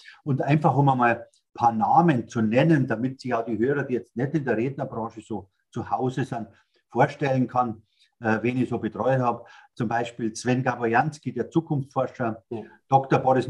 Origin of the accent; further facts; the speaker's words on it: Bavaria, Germany; accent: Bavarian; dass ich so bayerisch spreche.